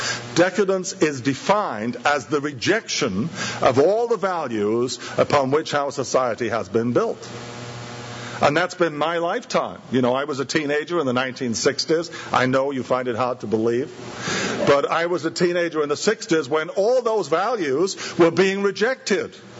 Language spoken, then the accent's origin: English; England, United Kingdom; I grew up in England. But on Sunday in England, there was no entertainment on television